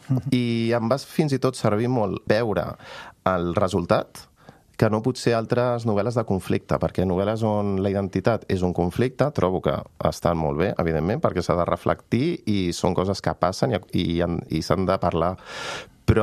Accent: Sant Just Desvern, Catalonia, Spain; em va reconciliar també amb Sant Just, amb el meu poble

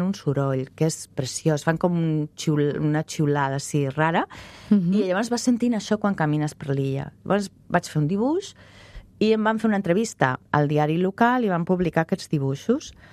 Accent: Zaragoza, Aragon, Spain; moved away as an adult; jo vaig venir a Catalunya a estudiar des de Saragossa.

